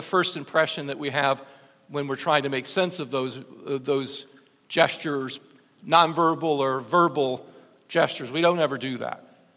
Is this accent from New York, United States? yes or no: yes; New York, United States; I grew up in the East Coast, grew up in upstate New York, grew up in an Italian family.